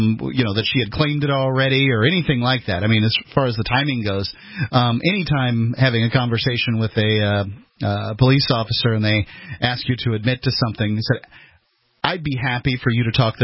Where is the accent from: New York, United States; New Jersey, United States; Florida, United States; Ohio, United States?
Florida, United States; Sarasota; Sarasota, Florida, my hometown.